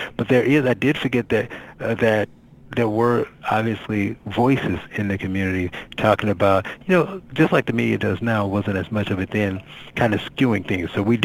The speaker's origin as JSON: {"language": "English", "town": "Gary", "region": "Indiana", "country": "United States", "tie": "born or raised there", "said": "But being born and raised in Gary, Indiana, which is predominantly Democrat and Black, the Republicans didn't really come and ask for my vote."}